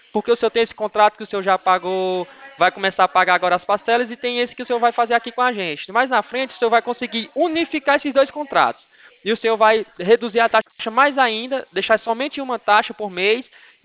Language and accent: Portuguese; Ouricuri, Pernambuco, Brazil; now in São Paulo, Brazil; família é do interior, mas eu moro em São Paulo.